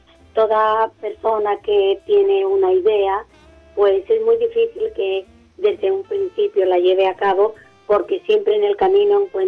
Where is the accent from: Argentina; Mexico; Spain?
Spain; Corral de Almaguer, Castilla-La Mancha; Y mi pueblo se llama Corral de Almaguer. Y es un pueblo muy bonito.